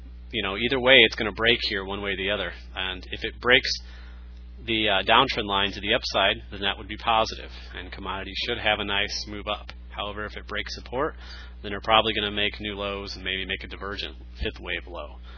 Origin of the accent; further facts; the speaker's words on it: St. Louis, Missouri, United States; I'm from the St. Louis area, and so I'm kind of a Kurt Warner fan.